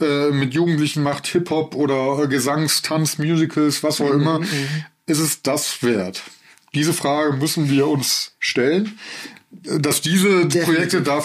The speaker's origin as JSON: {"language": "German", "town": "Cologne", "region": "North Rhine-Westphalia", "country": "Germany", "said": "als Kölner"}